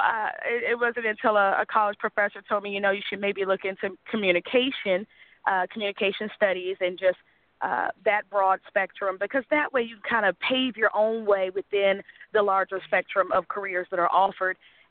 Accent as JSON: {"language": "English", "town": "Landover", "region": "Maryland", "country": "United States", "moved": "yes", "said": "I'm originally from Maryland, Landover, Maryland. I moved to North Carolina in 1998."}